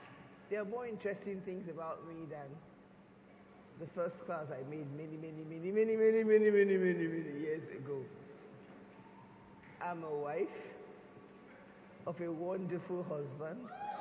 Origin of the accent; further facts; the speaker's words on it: Port Harcourt, Rivers, Nigeria; I'm from Prakot. That means sometimes I preach in English, and sometimes I preach in Pidgin English.